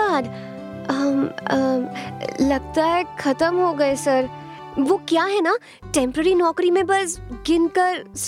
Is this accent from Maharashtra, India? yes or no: no; Delhi, India; क्या है ना, मैं दिल्ली से हूँ, यहाँ की ज्यादा कुछ आइडिया नहीं है